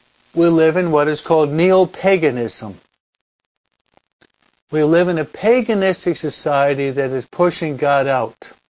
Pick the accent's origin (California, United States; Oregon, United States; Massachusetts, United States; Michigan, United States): Michigan, United States; born there; that some are from Michigan, where I was born in Michigan